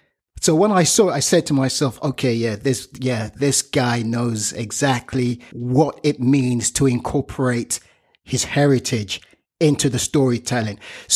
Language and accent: English; Nigeria; growing up in Nigeria